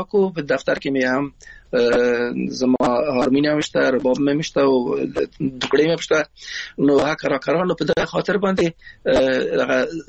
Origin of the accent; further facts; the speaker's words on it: Afghanistan; now in Iran; موږ د افغانستان راغلی یو نو ایران راغلی مو